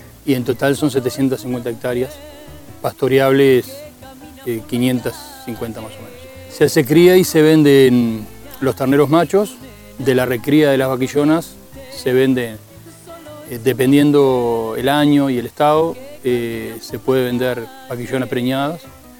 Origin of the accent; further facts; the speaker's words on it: Montevideo, Uruguay; Soy de Montevideo, nací en Montevideo. Aquí mi familia paterna es de aquí de la zona y vine desde niño todos los años en las vacaciones a este lugar y lo adquirí como propio.